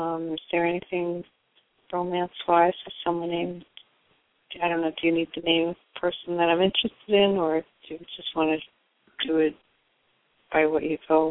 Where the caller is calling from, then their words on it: Florida, United States; I'm calling from Florida.